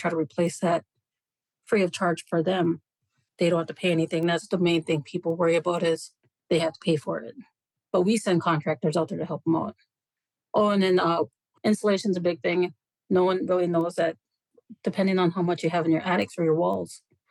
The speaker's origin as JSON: {"language": "English", "town": "Naytahwaush", "region": "Minnesota", "country": "United States", "said": "I'm from Natawash, Minnesota."}